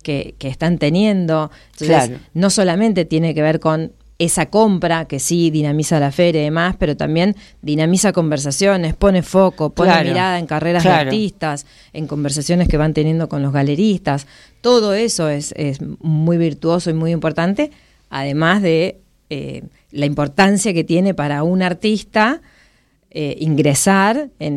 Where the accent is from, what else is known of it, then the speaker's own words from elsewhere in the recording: Santa Fe, Argentina; Yo soy santafesina